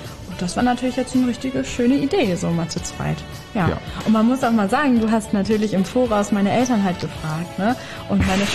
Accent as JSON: {"language": "German", "region": "Hamburg", "country": "Germany", "said": "Und wir kommen jetzt zum Beispiel aus Hamburg"}